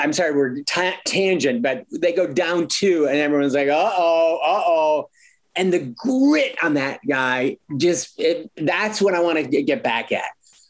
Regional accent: Michigan, United States; It was devastating because I'm from Michigan.

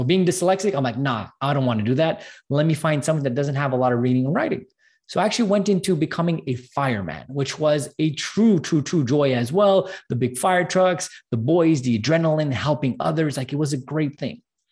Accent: Canada; We're both Canadian

